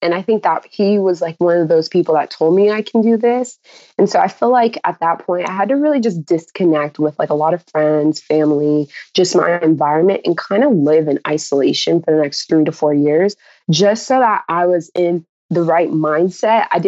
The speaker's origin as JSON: {"language": "English", "region": "California", "country": "United States", "tie": "born or raised there", "said": "so I grew up in San Fernando Valley. For people who aren't familiar, that is LA County. It was predominantly white."}